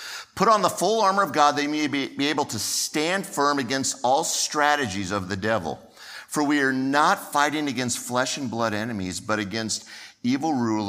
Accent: California, United States; moved away; And I grew up in California, but now I live in Arkansas.

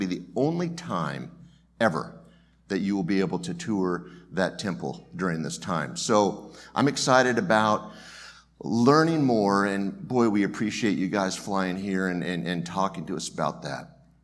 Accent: California, United States; You know, I grew up in California, and I remember the Hell's Angels.

